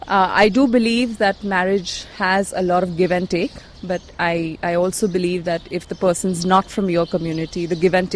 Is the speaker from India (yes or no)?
yes; Pune, Maharashtra, India; I'm from Pune. I have specially come down for this meet